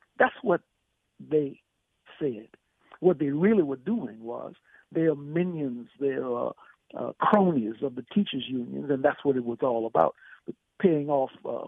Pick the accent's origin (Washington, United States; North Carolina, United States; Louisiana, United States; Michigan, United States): Louisiana, United States; Opelousas; My hometown of Opelousas, Louisiana, is the perfect example.